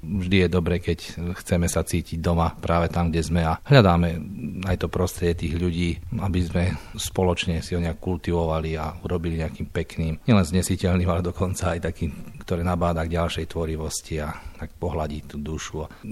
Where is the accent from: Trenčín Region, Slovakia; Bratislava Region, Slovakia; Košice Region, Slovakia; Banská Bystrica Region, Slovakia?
Košice Region, Slovakia; Gočovo; also born or lived in Rožňava; narodil som sa v Rožňave a takéto detstvo som prežil v Gočove, taká dedinka malebná v údolí Slanej.